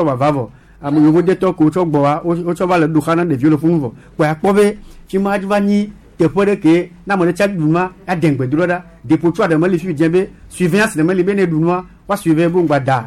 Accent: Togo; il faut être clair avec vous je suis togolais

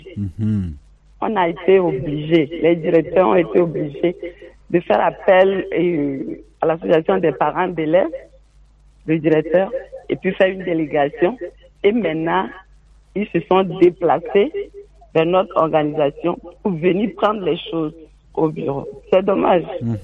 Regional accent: Lomé, Maritime, Togo; Moi, je suis née à Lomé, j'ai grandi à Lomé, j'ai fréquenté ici.

